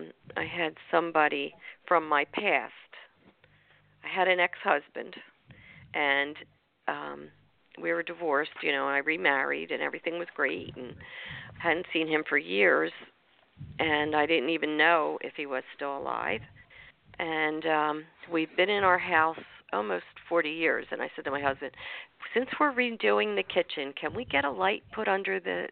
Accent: Barrington, New Jersey, United States; And so we got to talking, and he was from Haddon Heights, I'm from Barrington.

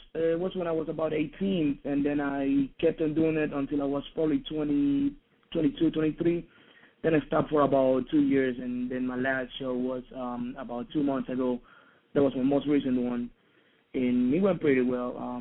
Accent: Ecuador; I'm from South America, from Ecuador.

